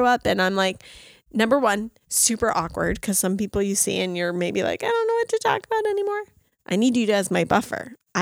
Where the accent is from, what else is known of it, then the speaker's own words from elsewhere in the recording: Greene, Maine, United States; I mean, I'm from Green, Maine. So Green, Leeds, and Turner combined for high school, Leavitt Area High School, class of 04.